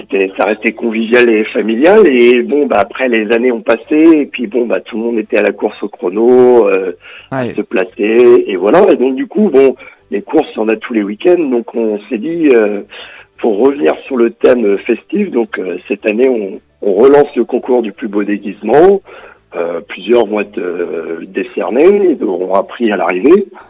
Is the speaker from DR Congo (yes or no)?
no; Tréguier, Brittany, France; parce que nous on est de Tréguier